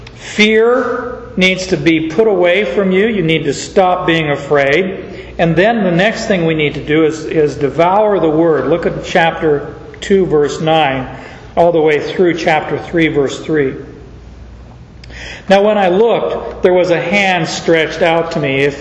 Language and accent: English; Arizona, United States; Growing up in Arizona, scorpions were a way of life.